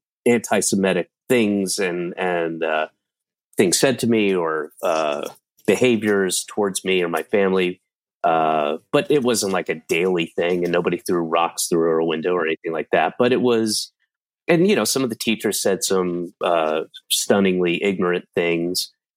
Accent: Roswell, Georgia, United States; We moved actually, but I was in Roswell, Georgia, which is like a very

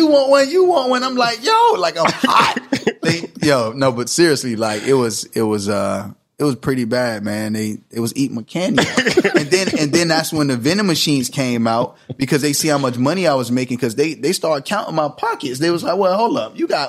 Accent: Miami, Florida, United States; Kara City. It's in Miami.

